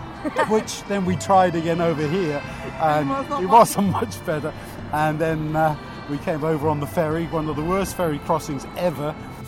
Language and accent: English; Portsmouth, South East England, United Kingdom; We met in England, in Bournemouth. I was from Portsmouth.